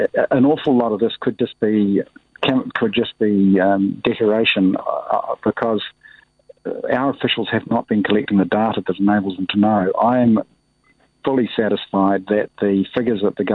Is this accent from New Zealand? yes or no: yes; New Zealand; as a Kiwi, as a New Zealander, I'll be glad.